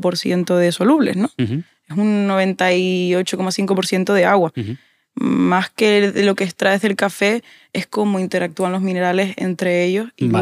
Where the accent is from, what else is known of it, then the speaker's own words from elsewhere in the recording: Canary Islands, Spain; Como buena canaria siempre tengo que hacer referencia.